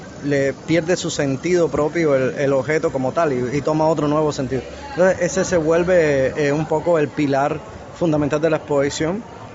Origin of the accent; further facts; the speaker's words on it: Sancti Spíritus, Cuba; incluso yo soy de Santi Espíritu y he expuesto varias veces en Santi Espíritu